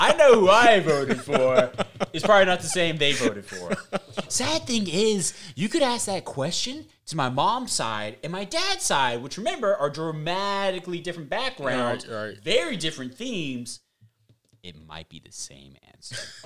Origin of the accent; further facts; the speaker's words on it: the South, United States; accent: Southern; But I'm definitely not country. You know, even though I'm from the South, I don't really have a powerful Southern accent or anything like that. It comes out in some words.